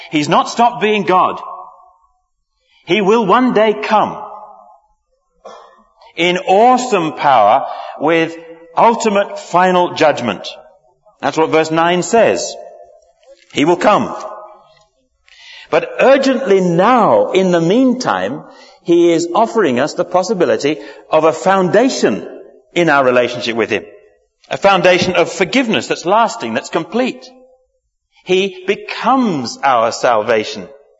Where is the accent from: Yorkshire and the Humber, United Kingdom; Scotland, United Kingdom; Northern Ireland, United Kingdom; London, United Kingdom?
London, United Kingdom; I'm not regularly from London. I can't really stand the place. I have to come here from time to time. I feel I need a bath when I go home. I was brought up here, and I'm glad to have escaped.